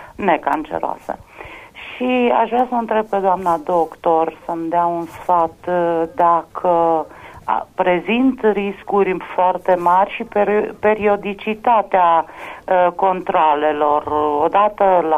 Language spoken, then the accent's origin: Romanian; Sângeorgiu de Mureș, Mureș County, Romania; sunt din Sfânt George de Mureș. Am 57 de ani